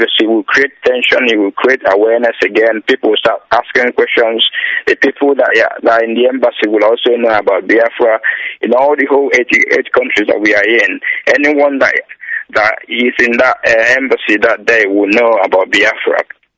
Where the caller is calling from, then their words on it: London, United Kingdom; I'm calling from London, as you said.